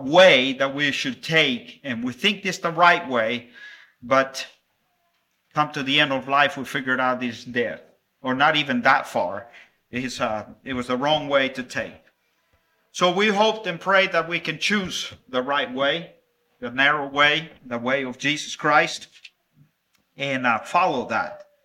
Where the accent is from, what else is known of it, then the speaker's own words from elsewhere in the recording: El Salvador; first language Spanish; English is a second language; Now, I told you all on Monday that I grew up in El Salvador. Spanish was my first language.